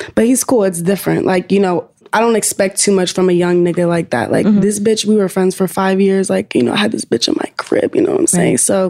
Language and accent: English; Atlanta, Georgia, United States; Like we are both from Atlanta